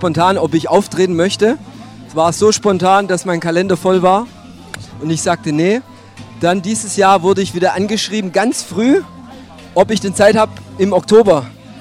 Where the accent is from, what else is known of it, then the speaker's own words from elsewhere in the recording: Baden-Württemberg, Germany; accent: Swabian; ich rede ja Schwäbisch und meine Mitbürger haben manchmal Komplexe mit Schwäbisch